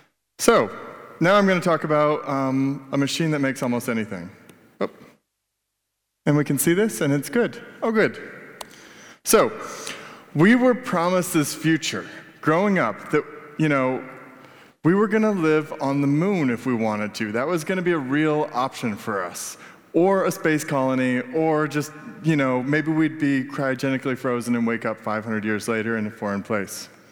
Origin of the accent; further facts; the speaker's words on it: Brooklyn, New York, United States; So I'm from Brooklyn, and we have a manufacturing facility where we have where we pack and ship MakerBots and send them around the world.